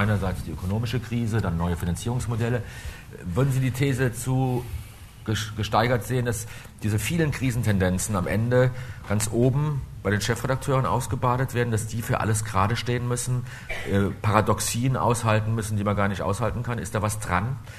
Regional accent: Eifel, Germany

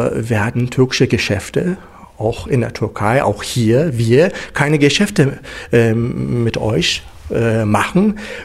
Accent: Berlin, Germany; bin gebürtiger Berliner

